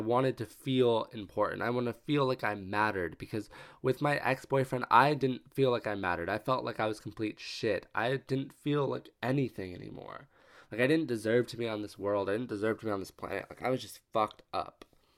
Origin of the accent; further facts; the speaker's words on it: California, United States; If you live in California, I'm from California, so.